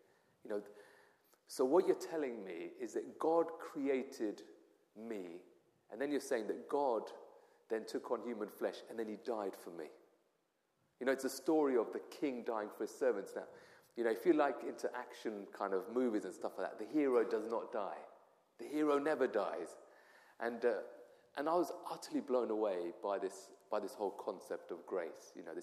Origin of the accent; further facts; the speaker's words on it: Watford, East of England, United Kingdom; I was actually raised in a Hindu household, and so that was my sort of upbringing. I mean, there's so many things that I could tell you about growing up in Watford